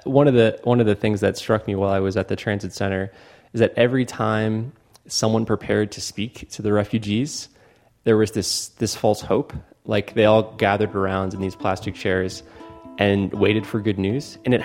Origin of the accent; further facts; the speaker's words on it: Fort Lauderdale, Florida, United States; Yeah, I'm from America. It's called Fort Lauderdale.